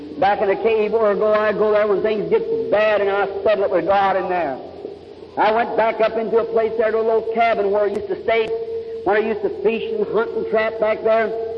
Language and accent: English; Kentucky, United States; born there; I like to hunt, and I was born in Kentucky.